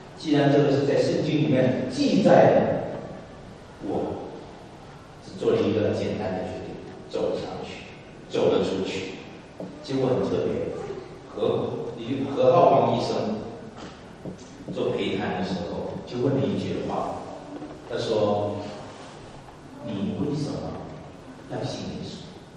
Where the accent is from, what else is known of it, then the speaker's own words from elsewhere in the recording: Guangzhou, Guangdong, China; now in Canada; 南方人，我是广州人